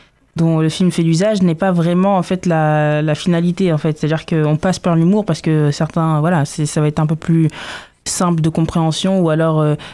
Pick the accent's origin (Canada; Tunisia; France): France; born there; je suis franco-guinéenne. Je suis née en France, de parents guinéens.